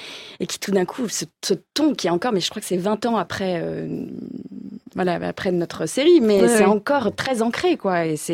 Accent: Paris, Île-de-France, France; Moi, j'ai beaucoup grandi. Enfin, j'ai grandi à Paris, et c'est vrai que cet accent parisien des années 60

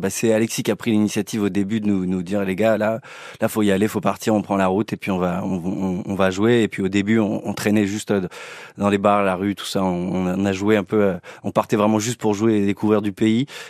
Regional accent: Paris, Île-de-France, France; tous les trois, on a grandi à Paris tous les trois, et on s'est rencontrés très tôt.

